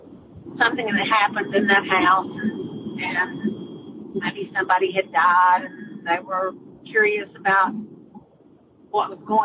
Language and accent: English; Concord, North Carolina, United States; I'm from Concord, North Carolina.